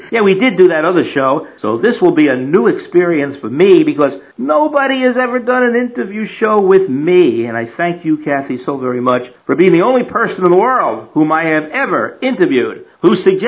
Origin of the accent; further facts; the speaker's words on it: Teaneck, New Jersey, United States; moved away as an adult; now in Pennsylvania, United States; I was born in Jersey City, New Jersey. But I grew up in Teaneck, New Jersey. Yep, a Jersey boy. In 1975, I moved to Pennsylvania